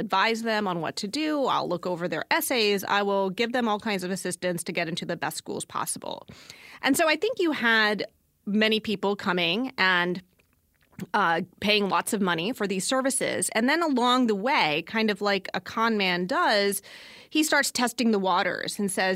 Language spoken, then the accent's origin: English; Virginia, United States; You know, I grew up in Southern Virginia, and Virginia is a state that has fabulous schools.